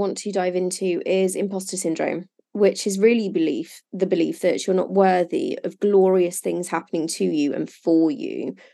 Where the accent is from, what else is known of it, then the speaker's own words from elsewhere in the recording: England, United Kingdom; I'm English, but I grew up abroad. And I've lived, you know, abroad since.